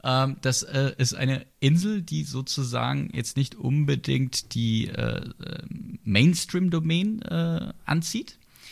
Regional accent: Sinsheim, Baden-Württemberg, Germany; Ich komme ja aus der Gegend. Also als gebürtiger Sinsheimer, da freut man sich dann tatsächlich wieder so ein bisschen in der Altstadt zu schlendern.

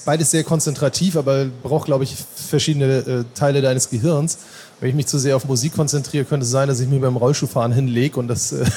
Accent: Norderstedt, Schleswig-Holstein, Germany; ich komme aus Norderstedt im Norden von Hamburg

